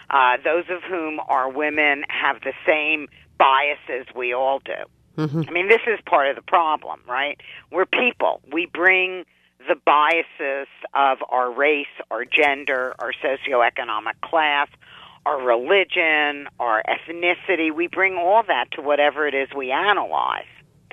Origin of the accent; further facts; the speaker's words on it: New York, United States; People forgot. I'm from New York, okay? I remember when Clinton ran for the Senate in 2000. And I'm from upstate New York now.